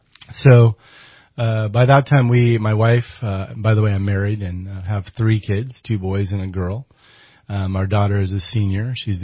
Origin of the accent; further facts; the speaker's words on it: Oregon, United States; So born and raised in Oregon, graduated from a very small high school in Oregon outside of John Day called Dayville High School. My graduating class was 6.